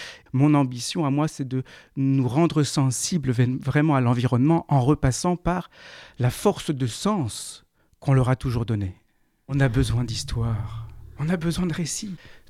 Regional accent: Argentan, Normandy, France; born there; je suis pas né loin, je suis né dans l'Orne, à Argentan

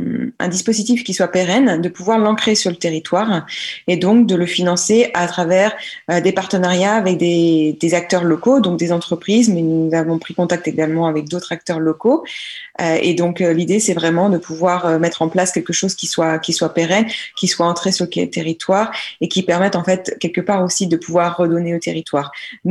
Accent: Pays de la Loire, France; nous venons de la Mayenne

